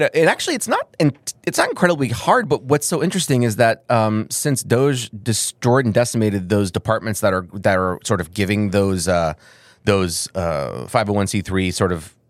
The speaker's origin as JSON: {"language": "English", "town": "St. Petersburg", "region": "Florida", "country": "United States", "tie": "born or raised there", "said": "that's why I came back to from New York. I wanted this community and I got it"}